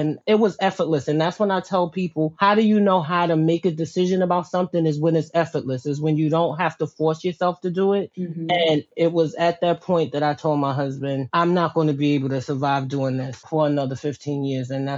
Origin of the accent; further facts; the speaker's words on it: New York City, New York, United States; me growing up in Harlem, I was very well connected to a lot of the Harlem type organizations that focus on businesses, family businesses, and Black businesses.